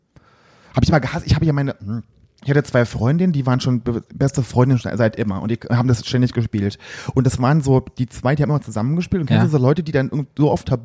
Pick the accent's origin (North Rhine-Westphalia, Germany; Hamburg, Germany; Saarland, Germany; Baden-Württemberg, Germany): Saarland, Germany; Saarlouis; Und da gab es bei uns in Saarlouis, gab es einen Laden